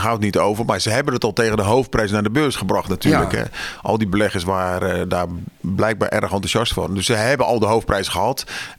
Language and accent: Dutch; South Holland, Netherlands; Nou ja, ik ben Westlander, dus ik heb ook wel wat feeling bij dat soort green tech bedrijven.